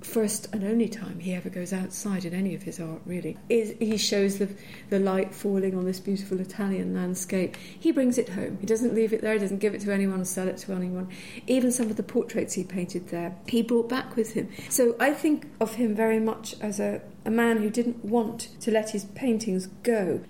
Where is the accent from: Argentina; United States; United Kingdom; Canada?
United Kingdom; Edinburgh, Scotland; because I grew up in Edinburgh